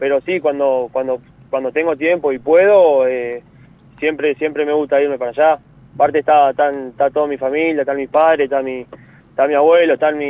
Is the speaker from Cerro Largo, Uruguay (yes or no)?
yes; Melo, Cerro Largo, Uruguay; Sí, la verdad que en realidad me cagan a putear los de mi pueblo.